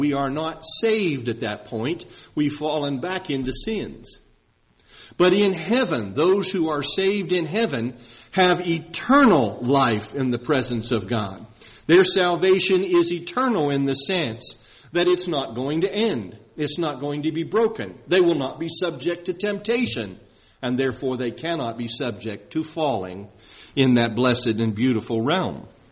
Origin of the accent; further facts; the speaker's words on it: Ohio Valley, United States; also born or lived in Pittsburgh / Arkansas; now in Florida, United States; I grew up in the Ohio Valley within a few miles of the Ohio River, spent a lot of time in Pittsburgh where there are three rivers, lived in Arkansas next to the Mississippi River, and now I live here in Central Florida